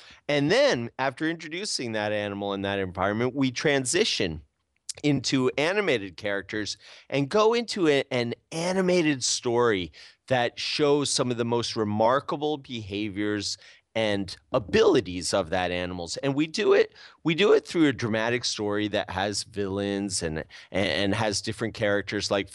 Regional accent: New Jersey, United States; And, you know, we grew up in New Jersey.

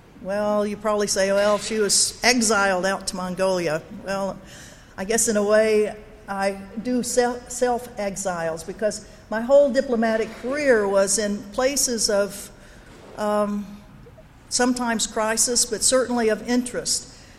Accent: Arkansas, United States; Well, when you're from Arkansas, growing up in Arkansas, I didn't travel much to Chicago.

